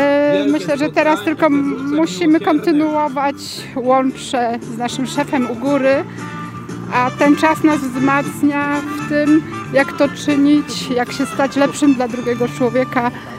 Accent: Wolsztyn, Greater Poland Voivodeship, Poland; Z Wolsztyna.

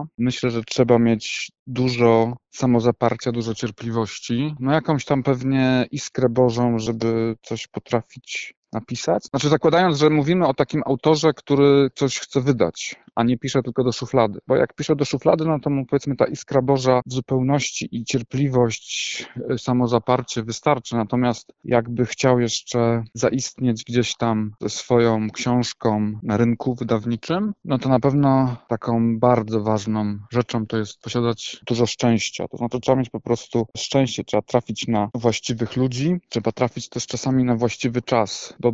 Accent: Poznań, Greater Poland Voivodeship, Poland; dorastając jako chłopak w Poznaniu, nie zdawałem sobie sprawy z tego, że żyję w mieście

